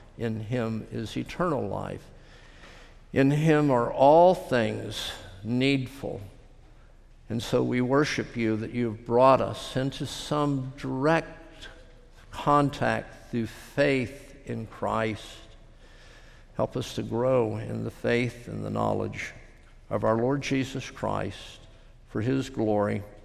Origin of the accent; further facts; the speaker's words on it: Florida, United States; Growing up in South Florida, we were under somewhat the aura of a missionary to Miami whose name was Dan Iverson.